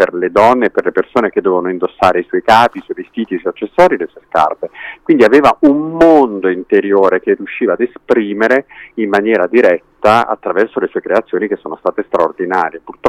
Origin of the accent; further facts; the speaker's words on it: Naples, Campania, Italy; Io sono napoletano, quindi voglio dire, una madre molto dedita alla famiglia